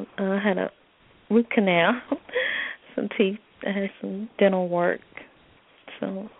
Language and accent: English; North Carolina, United States; I'm from North Carolina.